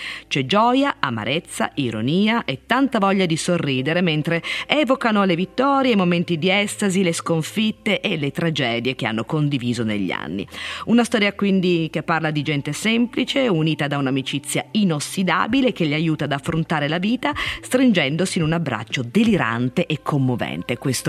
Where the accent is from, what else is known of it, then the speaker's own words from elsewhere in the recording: Piedmont, Italy; Io poi sono piemontese